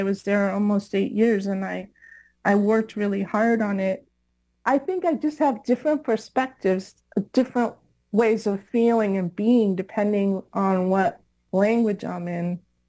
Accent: Miami, Florida, United States; And then I grew up in Miami and learned a lot of Spanish and became a teacher of Spanish, and so I was interested in Spanish.

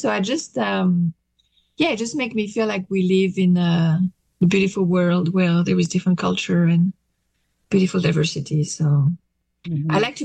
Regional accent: France; born there; first language French; English is a second language; French is my mother tongue, so mm-hmm. I learned because I was born in France.

